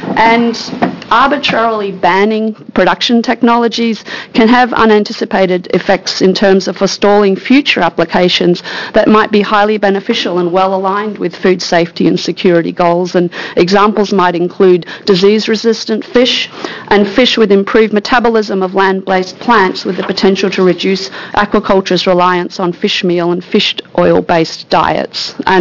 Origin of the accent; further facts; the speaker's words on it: California, United States; And in California, my home state